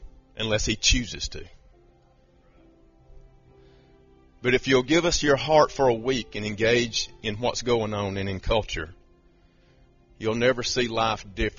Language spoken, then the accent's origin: English; Ramon, Alabama, United States; I was born and raised in Ramon, Alabama, never went pretty much anywhere out of that.